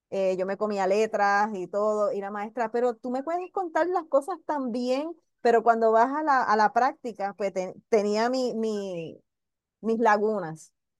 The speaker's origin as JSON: {"language": "Spanish", "town": "Manatí", "country": "Puerto Rico", "said": "Yo soy del pueblo de Manatí."}